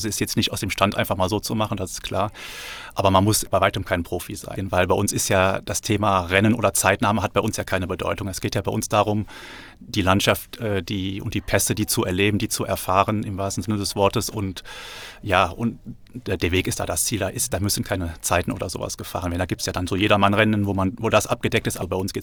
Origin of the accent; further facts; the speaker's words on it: Rhineland, Germany; now in Freiburg, Germany; Ich bin Rheinländer bin im Rheinland quasi geboren und auch aufgewachsen und bin eigentlich habe zwar schon mal in Freiburg schon mal 2 Jahre gelebt und auch gearbeitet, bin aber eigentlich jetzt erst zum 1.1. Fest nach Freiburg gegangen.